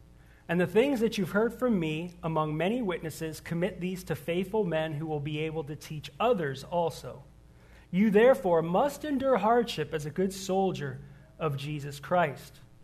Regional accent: California, United States; now in Tucson, United States; Because I'm from San Fernando Valley

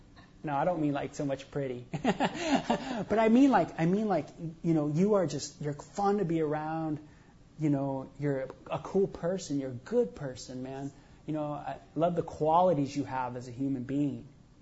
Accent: Canada; You know, I'm Canadian and that, but I'm British too.

